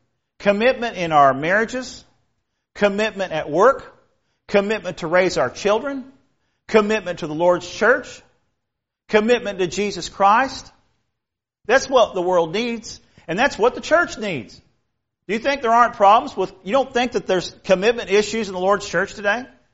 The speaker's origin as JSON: {"language": "English", "town": "Champaign-Urbana", "region": "Illinois", "country": "United States", "tie": "born or raised there", "said": "I grew up in Illinois. That's my home where I grew up. Champaign-Urbana, Illinois is where I grew up. What we had was corn and soybeans."}